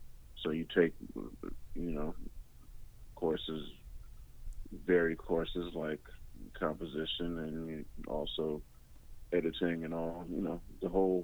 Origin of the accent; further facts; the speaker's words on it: Los Angeles, California, United States; also born or lived in New York; I grew up, I was born in California, so I grew up between New York and California, in Los Angeles.